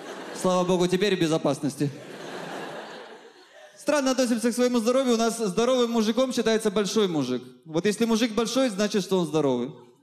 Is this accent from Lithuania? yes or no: no; Odesa, Odesa Oblast, Ukraine; now in Moscow, Russia; Я действительно приезжий, но я приехал не из Зимбабве, я приехал из Одессы, я давно живу в Москве, я уже планирую понемножку получить российское гражданство.